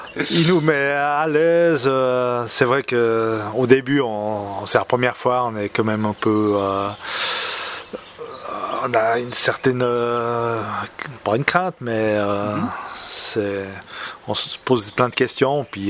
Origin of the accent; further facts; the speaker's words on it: Switzerland; C'est vrai que chez nous en Suisse, c'est...